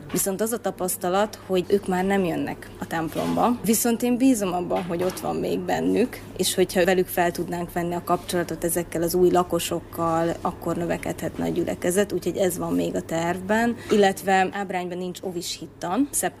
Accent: Borsod-Abaúj-Zemplén, Hungary; mert én is egyébként falusi lány vagyok, Borsod megyéből származom egyébként

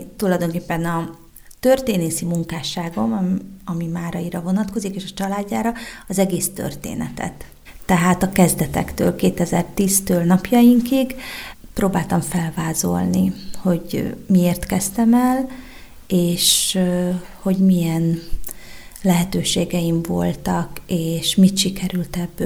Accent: Gemerská Hôrka, Košice Region, Slovakia; now in Košice, Slovakia; de én nem vagyok kassai születésű, tehát én gömörhorkai vagyok, egy kis gömöri faluból származom, és Kassán élek 25 éve

